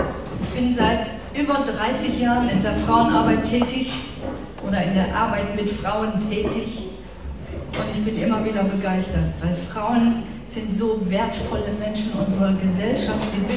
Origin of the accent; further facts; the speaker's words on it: Gifhorn, Lower Saxony, Germany; Ihr hört das vielleicht auch in meinem Dialekt. Ich komme gebürtig aus Gifhorn, das ist bei Hannover. Dort spricht man das beste Deutsch.